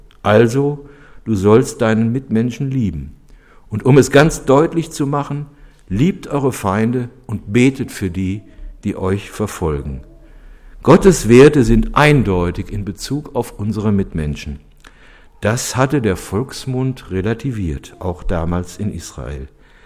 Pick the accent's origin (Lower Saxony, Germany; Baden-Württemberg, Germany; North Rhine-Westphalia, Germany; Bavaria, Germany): North Rhine-Westphalia, Germany; Cologne; Ich erinnere mich als Kölner daran